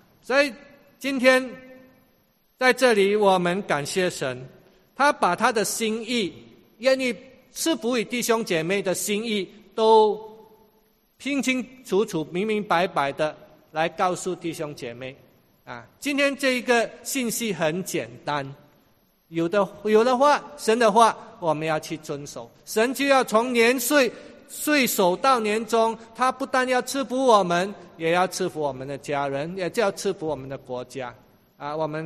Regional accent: China; now in Singapore; 我们从国内来到新加坡

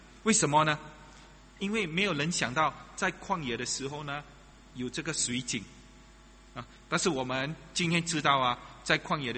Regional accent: Singapore; 我看我们新加坡人没有一个人有这种的经历，

